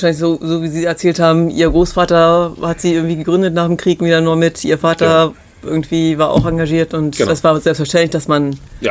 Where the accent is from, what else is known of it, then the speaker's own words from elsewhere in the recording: Hamburg, Germany; ich muss echt zugeben, ich komme aus Hamburg